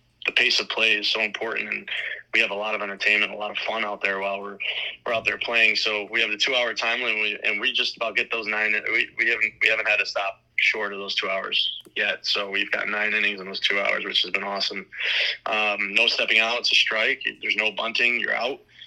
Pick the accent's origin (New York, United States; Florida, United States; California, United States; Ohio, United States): New York, United States; Utica; My hometown in Utica, New York produces a lot of really good baseball players